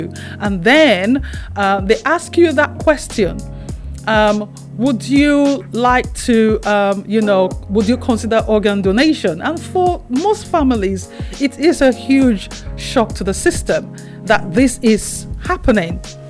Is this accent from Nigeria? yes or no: yes; Nigeria; now in United Kingdom; I'm originally from Nigeria.